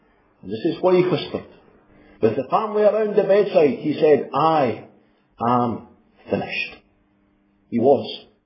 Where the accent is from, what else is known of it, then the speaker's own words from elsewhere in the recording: Scotland, United Kingdom; the days that I grew up in Fife. I remember growing up in a home where the word of God was treasured